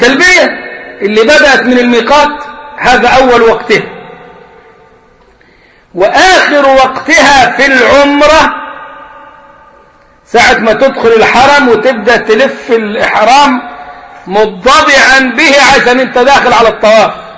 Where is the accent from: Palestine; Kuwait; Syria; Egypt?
Egypt; Upper Egypt; كان عندنا في الصعيد